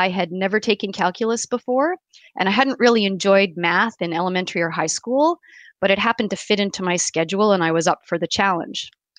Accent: Port Elgin, Ontario, Canada; I did a lot of growing up in Port Elgin, a small town on Lake Huron, and it was a great place to grow up.

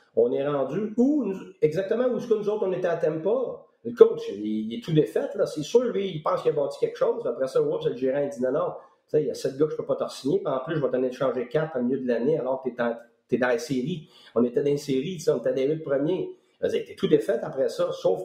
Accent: Quebec, Canada; ça fait 12 ans que je suis parti du Québec.

